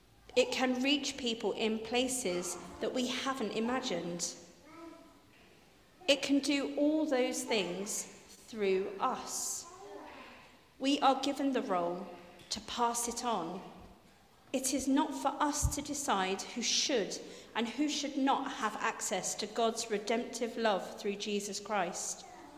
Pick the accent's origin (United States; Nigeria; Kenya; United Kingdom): United Kingdom; London; as a person born and raised in Southeast London, I feel privileged to live in an area rich in diversity.